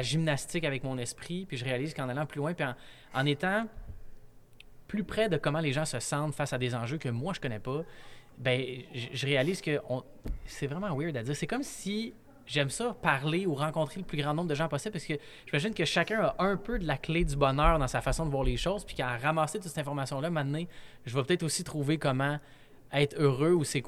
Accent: Montreal, Quebec, Canada; j'ai grandi, j'ai été élevé à Montréal.

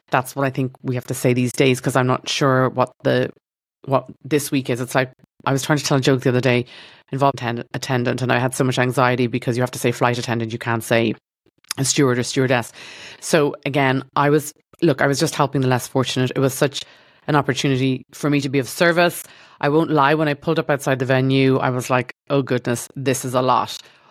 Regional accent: Dublin, Leinster, Ireland; I grew up in Ireland. Yes, I grew up in the mean streets of South Central Dublin 4, which is basically Irish Beverly Hills, or as I like to call it, Dublin 90210.

